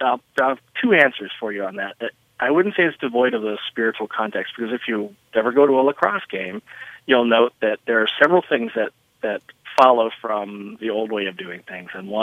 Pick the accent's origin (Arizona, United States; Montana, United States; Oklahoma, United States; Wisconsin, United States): Oklahoma, United States; I'm Cherokee from Oklahoma.